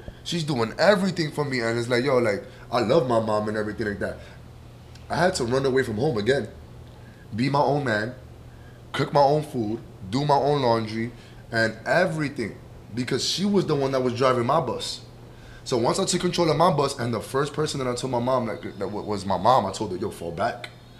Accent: New York City, New York, United States; And I love buses because we're from New York City. MTA is always running late or whatever, right?

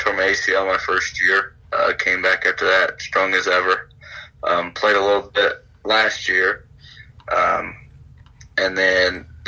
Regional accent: Georgia, United States; I told him I was from Georgia.

